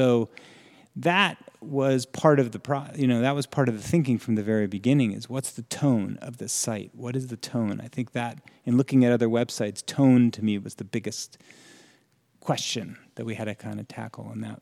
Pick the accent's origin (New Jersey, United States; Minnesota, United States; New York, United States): New Jersey, United States; I'm from New Jersey. So I grew up in a very, you know, suburban kind of...